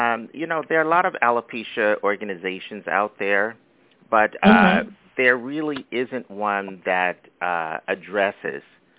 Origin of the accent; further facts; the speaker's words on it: Philadelphia, Pennsylvania, United States; now in Brooklyn, United States; everybody knows I'm based out of Brooklyn, New York, even though I'm from Philly. So shout out to all my Philly family members